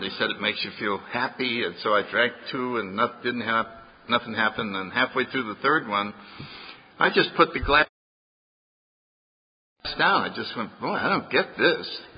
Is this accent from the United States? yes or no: yes; New Haven, Connecticut, United States; I grew up in New Haven, Connecticut, near where a lot of my relatives still live.